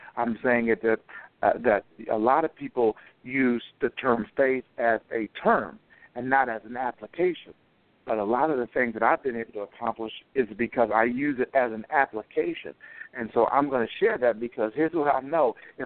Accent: Topeka, Kansas, United States; now in Bloomington, United States; I live in Bloomington, Illinois, just south of Chicago, where you're at. I'm originally from Topeka, Kansas. That's where I was born and raised.

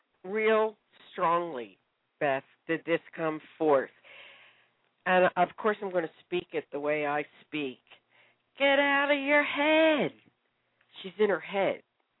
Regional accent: Philadelphia, Pennsylvania, United States; accent: nasal; everybody out there, I'm from Philly. I'm a Philly girl.

